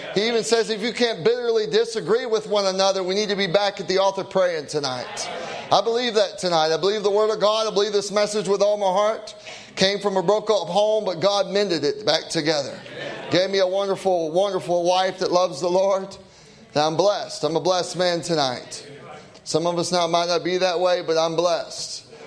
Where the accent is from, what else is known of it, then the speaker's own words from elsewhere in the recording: South Carolina, United States; also born or lived in Indiana, United States; I tell you, we're from South Carolina. We lived in Indiana for 8 years